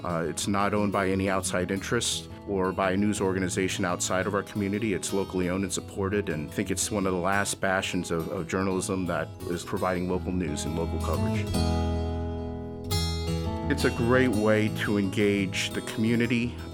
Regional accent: Bloomington, Illinois, United States; I'm born and raised in Bloomington Normal

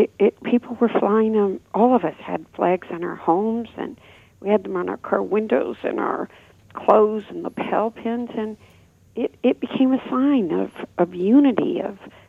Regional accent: Dearborn, Michigan, United States; my hometown, Dearborn, knew they were part of the community

